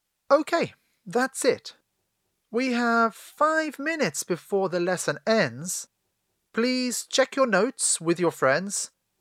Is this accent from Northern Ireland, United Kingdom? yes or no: no; South West England, United Kingdom; You know, I'm from England.Right? But where in England? I come from Cornwall. Do you know it?